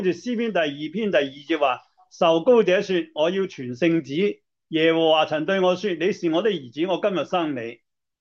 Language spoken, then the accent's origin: Cantonese; China; 所以我哋中国人所谓天子咁样啦